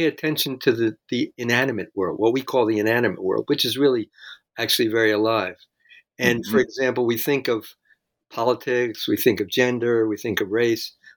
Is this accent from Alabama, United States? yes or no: no; Jersey City, New Jersey, United States; I came from Jersey City.